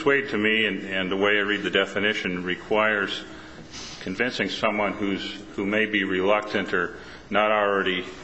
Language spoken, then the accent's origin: English; Great Falls, Montana, United States; I'm from Great Falls, Montana